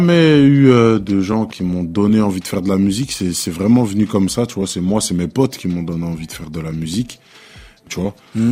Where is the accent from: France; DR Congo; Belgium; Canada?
DR Congo; de un, je suis congolais.